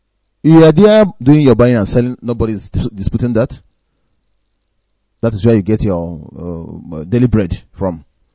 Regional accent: Ohaji, Imo, Nigeria; I am from Ohaji. Ohaji is in Ohaji Ebema, LGA, Imo State.

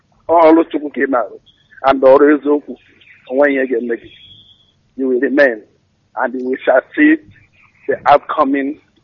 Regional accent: Mbise, Imo, Nigeria; I'm from Mbise in Imo State, Biafra land.

